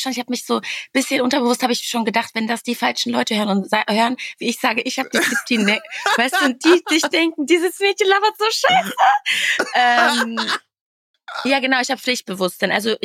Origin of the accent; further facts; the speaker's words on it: Wattenscheid, North Rhine-Westphalia, Germany; Ich ziehe nach Wattenscheid zurück. Ich ziehe dahin zurück, wo ich herkomme.